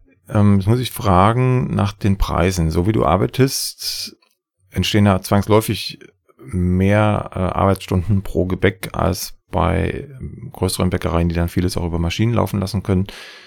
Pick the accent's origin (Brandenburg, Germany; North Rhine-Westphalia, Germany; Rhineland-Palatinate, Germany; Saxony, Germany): Saxony, Germany; Freiberg; Meine Heimatstadt, ja.